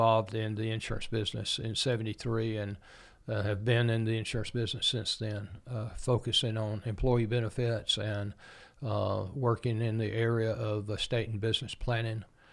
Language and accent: English; LaGrange, Georgia, United States; When I was growing up in LaGrange